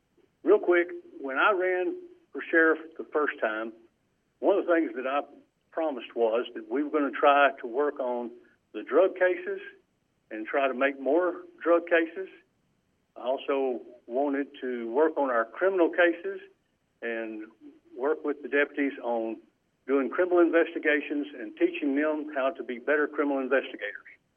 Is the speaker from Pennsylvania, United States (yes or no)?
no; Andrews, Texas, United States; I was raised out in West Texas in the town of Andrews.